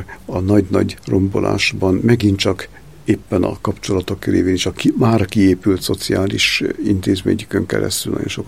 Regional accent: Szécsény, Nógrád, Hungary; mert akkor áthelyeztek Szécsénbe, ahol felnőttem

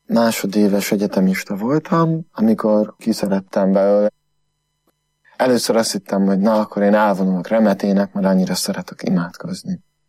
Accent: Földeák, Csongrád-Csanád, Hungary; also born or lived in Makó; Makon születtem, 31 évvel ezelőtt. Mellette földeákon nőttem föl. Hódmezővásárhelyen voltam gimnazista

